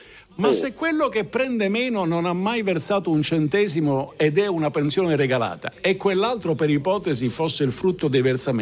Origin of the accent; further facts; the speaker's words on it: Sicily, Italy; Ho capito, siamo siciliano di tutto e due, ci capiamo.